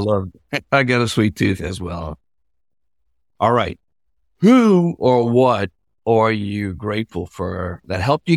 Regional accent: Louisiana, United States; I'm from South Louisiana. Yes. There's a number of restoration companies here because the need is so huge.

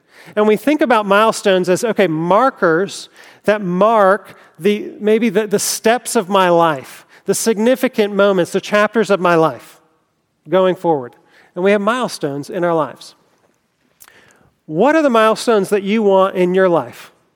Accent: Greenville, United States; I grew up here in Greenville, and like my kids now, actually, I had a friend whose dad worked at Michelin.

